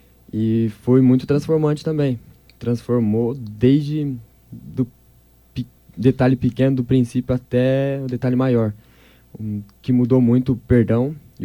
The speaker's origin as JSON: {"language": "Portuguese", "town": "Itaporã", "region": "Mato Grosso do Sul", "country": "Brazil", "said": "De Itaporã."}